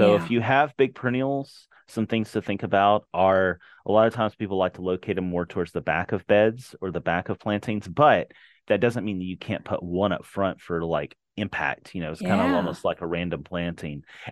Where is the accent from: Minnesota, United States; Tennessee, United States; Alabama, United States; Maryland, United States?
Tennessee, United States; But I mean, so I grew up in Tennessee, and, you know, even for my parents, it would die back to the ground every year and then reemerge in the spring.